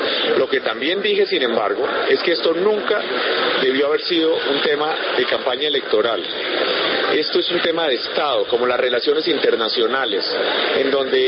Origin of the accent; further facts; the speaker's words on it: Colombia; como colombiano le agradezco todo ese esfuerzo monumental que hizo por Colombia